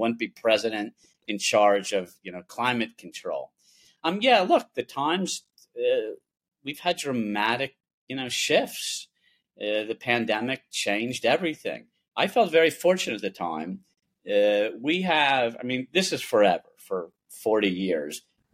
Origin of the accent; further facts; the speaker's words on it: Pennsylvania, United States; I grew up in Pennsylvania.